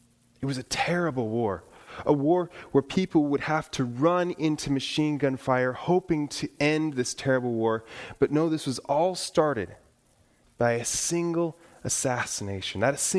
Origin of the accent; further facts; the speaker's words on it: Kalispell, Montana, United States; I grew up in Montana, Kalispell, Montana. So my dad was a pastor there.